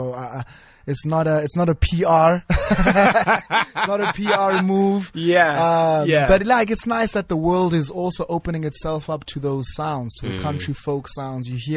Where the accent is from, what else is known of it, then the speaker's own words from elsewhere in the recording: London, United Kingdom; So I am from East London.